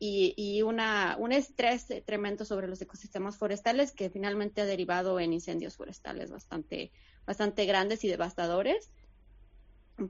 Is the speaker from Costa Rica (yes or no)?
no; Mexico; now in Canada; Para mí, que soy mexicana, 49 grados centígrados, o sea, no los vivo ni siquiera en el norte de México. Yo soy de una zona desértica, es una temperatura extrema.